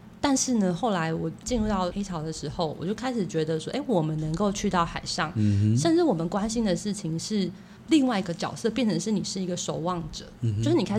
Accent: Puli, Nantou County, Taiwan; 我是山城的小孩，就是我在埔里出生。那我的记忆，生命记忆里面比较多是跟山林有关。那可是我妈妈是高雄人

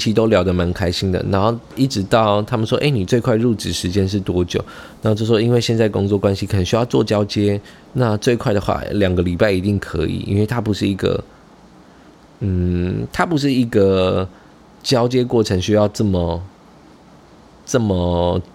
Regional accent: Taichung, Taiwan; now in Taipei, Taiwan; 知道我是台中人来台北工作

